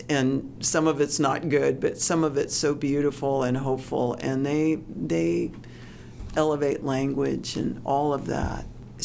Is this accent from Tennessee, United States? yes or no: yes; Tennessee, United States; And I grew up in East Tennessee. We had a cabin for 65 years in the Smokies, so I know people up there.